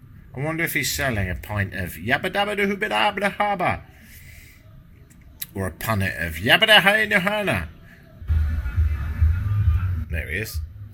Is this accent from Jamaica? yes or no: no; United Kingdom; It's a bit of a curse being British sometimes, because you make observations and you just sound a bit like your great-granddad who used to do deplorable things.